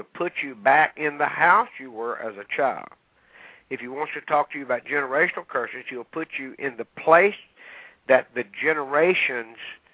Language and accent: English; Louisiana, United States; We're from Louisiana, and very common for the Cajun people.